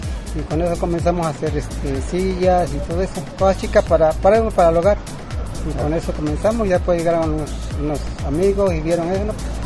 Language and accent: Spanish; Monteblanco, Veracruz, Mexico; De Monteblanco, Veracruz.